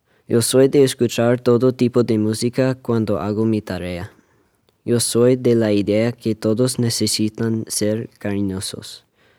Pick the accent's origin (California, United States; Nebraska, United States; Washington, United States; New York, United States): Washington, United States; Seattle; Yo soy de Seattle, Washington.